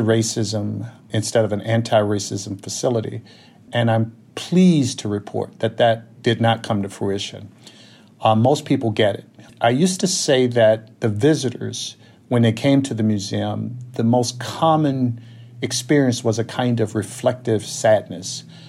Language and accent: English; Alabama, United States; remind me of what it was like growing up in Alabama when George Wallace was governor.